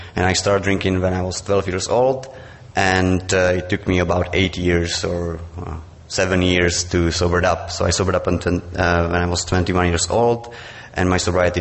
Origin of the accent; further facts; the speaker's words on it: Brno, South Moravian Region, Czechia; English is a second language; So I found the contact to the group in my hometown, Brno.